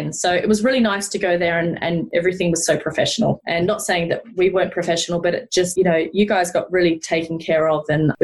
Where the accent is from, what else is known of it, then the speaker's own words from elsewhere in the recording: Australia; I mean, we love Australia. I mean, I'm Australian. I've lived in different cities in Australia, but there's something special about Sydney